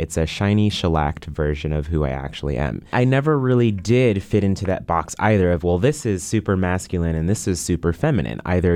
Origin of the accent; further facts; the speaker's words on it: Juneau, Alaska, United States; One really great thing about growing up in Juneau is it's a small Alaskan town